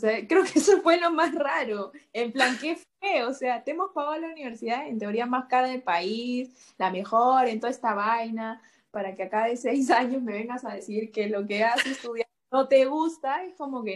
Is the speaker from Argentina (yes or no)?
no; Juliaca, Puno, Peru; now in Lima, Peru; cuando llegué a Lima, porque yo soy de Juliaca, Puno, y cuando me vine a vivir sola acá a Lima